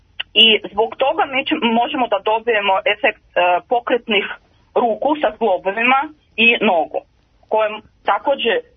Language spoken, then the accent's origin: Serbian; Russia; Serbian is a second language; Ja sam Ruskinja, a u Rusiji su postojali tri vrste lutaka.